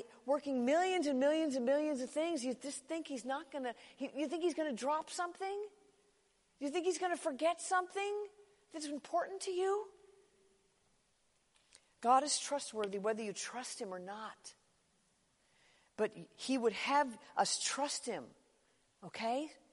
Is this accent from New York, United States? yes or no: no; Chicago, Illinois, United States; I mean, I grew up in Chicago in the 1960s.